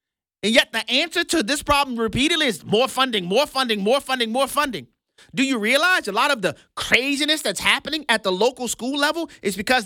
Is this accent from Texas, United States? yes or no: no; New Orleans, Louisiana, United States; Why is it well known in my hometown, generally speaking, if you want your children to have a fighting chance to learn something, they got to go to private school? Ask anybody from New Orleans and they'll tell you exactly what I'm saying.